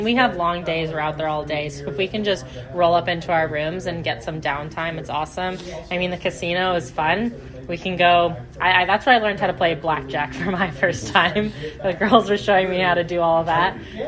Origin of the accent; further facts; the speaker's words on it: Canada; I'm from Canada, so it's an advantage.